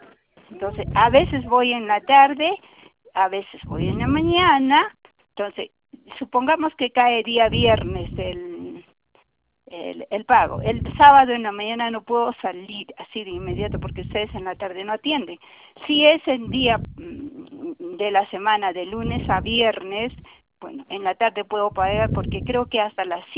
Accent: Puno, Peru; porque el teléfono está en Puno, yo soy de Puno

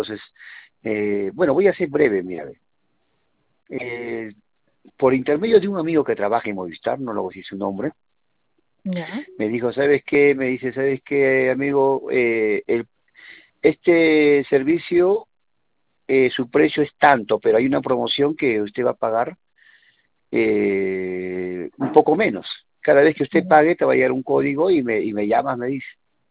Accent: Lima, Peru; now in Arequipa, Peru; Yo soy de Lima, pero radico en Arequipa, voy a visitar a mis padres allá.

